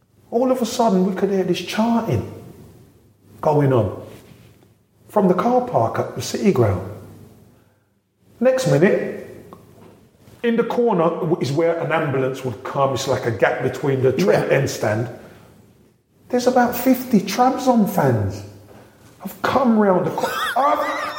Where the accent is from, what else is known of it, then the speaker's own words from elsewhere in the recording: Brixton, London, United Kingdom; I'm a boy from Brixton. I can make it out of Brixton